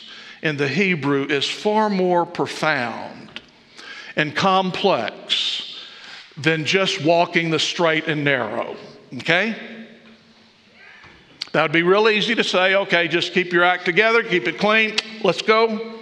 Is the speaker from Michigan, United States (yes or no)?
no; San Antonio, Texas, United States; I was from Texas, San Antonio. We were visiting our relatives in Amarillo.